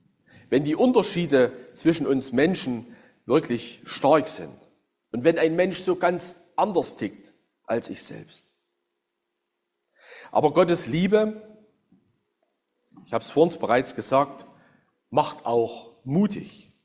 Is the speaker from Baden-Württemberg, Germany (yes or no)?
no; Saxony, Germany; In meiner Heimat, dem Westerzgebirge, da gibt es unter den vor der Wende Geborenen einen Witz.